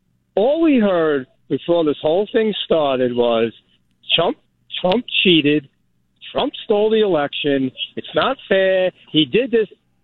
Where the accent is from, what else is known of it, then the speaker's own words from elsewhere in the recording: New York, United States; I'm a New York. I'm from New York.